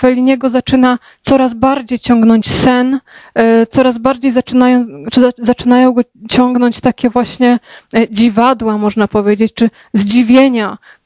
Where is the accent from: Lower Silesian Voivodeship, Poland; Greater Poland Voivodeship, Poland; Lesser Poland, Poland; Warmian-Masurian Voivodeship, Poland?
Lesser Poland, Poland; Kraków; niebawem w Krakowie będziemy gościć, więc Państwa bardzo też przy okazji serdecznie zapraszam do mojego rodzinnego miasta.